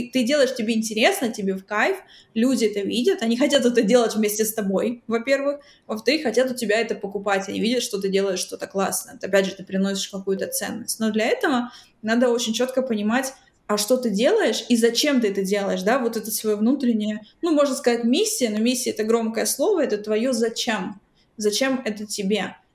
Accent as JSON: {"language": "Russian", "town": "Kharkiv", "region": "Kharkiv Oblast", "country": "Ukraine", "said": "Я из Харькова, из обычного города, да, там у меня нет каких-то богатых родителей"}